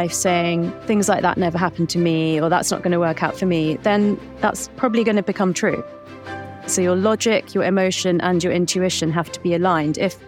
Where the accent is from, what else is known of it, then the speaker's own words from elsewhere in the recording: London, United Kingdom; I just wanted to be a normal kid growing up in London, you know, and all my friends were British.